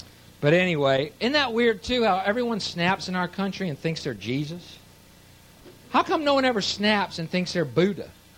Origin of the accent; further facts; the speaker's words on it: Texas, United States; And I'm from Texas, and I actually went to the compound the seventh day of the siege because it was right outside of Austin